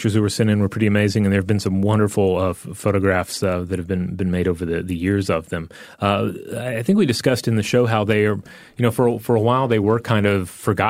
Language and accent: English; India; also born or lived in Kerala; now in Austin, United States; I grew up in India, spending a lot of summers in Kerala, which is a hot and humid state, and have been living in Austin, Texas for the last 4 years.